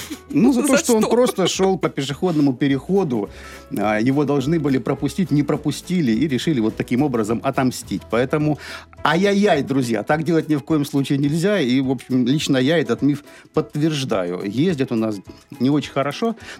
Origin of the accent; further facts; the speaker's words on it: Rostov-on-Don, Rostov Oblast, Russia; Ну и как истинный ростовчанин, иду там, где мне нужно.